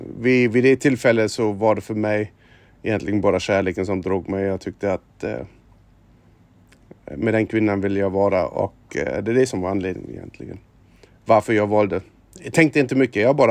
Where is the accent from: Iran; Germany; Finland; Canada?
Germany; moved away as an adult; now in Sweden; 46 år gammal, född och uppvuxen i Tyskland och kom hit när jag var 25 till Sverige.